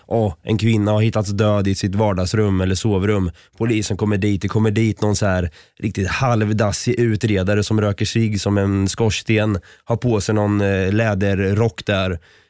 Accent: Norrköping, Östergötland, Sweden; Jag är ju själv från Norrköping

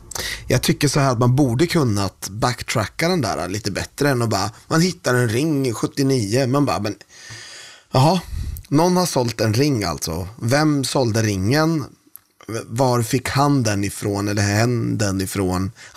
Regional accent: Valdemarsvik, Östergötland, Sweden; Jag hittade en liten guldklimp faktiskt hemma i Valdemarsvik när jag var liten.

